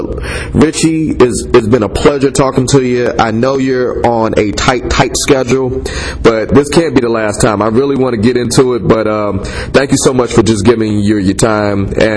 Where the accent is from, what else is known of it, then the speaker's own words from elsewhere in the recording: Detroit, Michigan, United States; you're going to be rolling through Detroit, my hometown, on the 31st of this month as you're on tour.